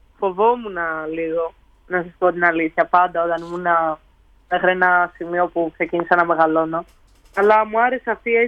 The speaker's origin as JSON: {"language": "Greek", "town": "Edessa", "region": "Central Macedonia", "country": "Greece", "moved": "yes", "lives_now": "Athens, Greece"}